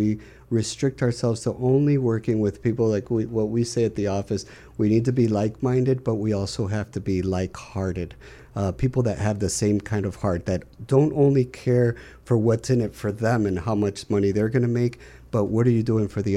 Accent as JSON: {"language": "English", "region": "New York", "country": "United States", "tie": "born there", "said": "My background is Dominican. I was born in New York. My family is from Dominican Republic."}